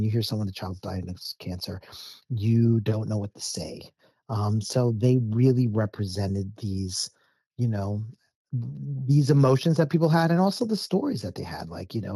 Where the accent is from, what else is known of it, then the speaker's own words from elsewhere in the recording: New York, United States; I grew up in New York. She was living in California.